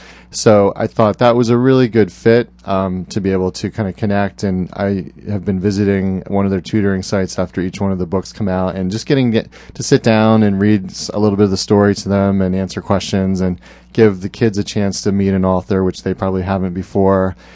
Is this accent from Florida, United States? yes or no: no; New Jersey, United States; So I grew up in New Jersey, always going to the beach.